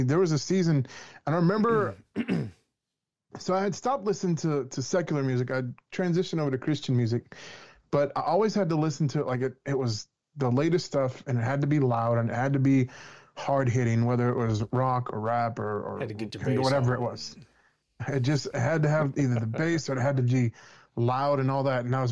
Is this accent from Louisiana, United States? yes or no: yes; New Orleans, Louisiana, United States; He knew I grew up in New Orleans, and I grew up listening to jazz and blues